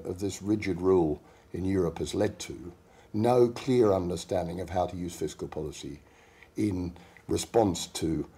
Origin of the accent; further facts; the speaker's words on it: Australia; I grew up in Australia, which is a successful federal structure